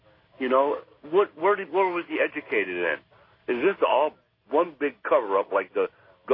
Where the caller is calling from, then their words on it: Des Moines, Iowa, United States; Oh, I'm calling from beautiful downtown Des Moines, Iowa.